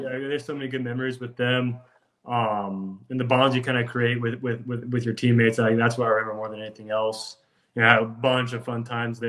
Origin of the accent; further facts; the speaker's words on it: Provo, United States; Yeah, I mean, I'm from Provo, Colorado, a small southern town.